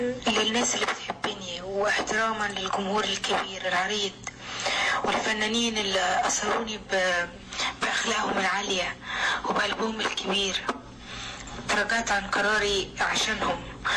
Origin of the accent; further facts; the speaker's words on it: Egypt; في بلدي مصر